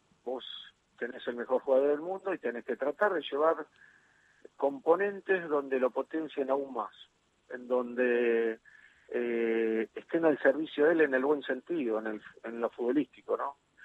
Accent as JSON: {"language": "Spanish", "country": "Argentina", "said": "como bien argentino y futbolero"}